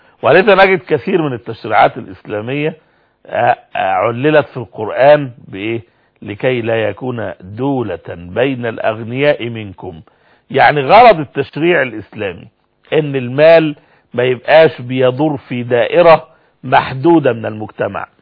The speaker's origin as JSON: {"language": "Arabic", "country": "Egypt", "said": "ان ممكن حد عندنا في مصر هنا يمكن النموذج ده واضح جدا"}